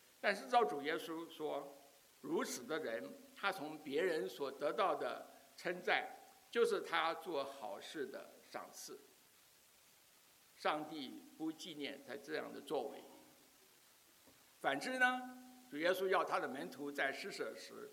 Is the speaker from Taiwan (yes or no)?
yes; Taiwan; 记得我小时候在台湾长大的时候，都要背诵青年守则十二条啊